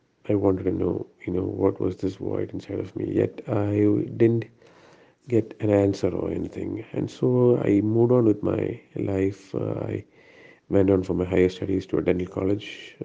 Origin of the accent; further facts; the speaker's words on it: Kuwait; moved away; I come from a Christian background, Mathoma background. I was born and brought up in Kuwait. I came to know the Lord after we came down over here during the Gulf War.